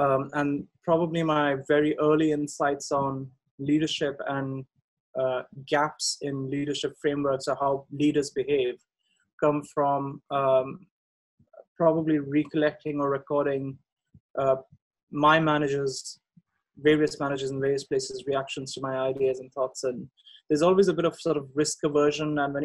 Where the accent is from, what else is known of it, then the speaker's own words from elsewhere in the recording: India; it's a Sanskrit word because I come from India